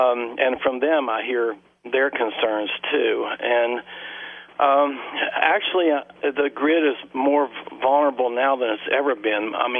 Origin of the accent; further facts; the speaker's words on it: Texas, United States; Well, I know for me as a kid, I grew up in Texas, and of course we had a number of hurricanes there.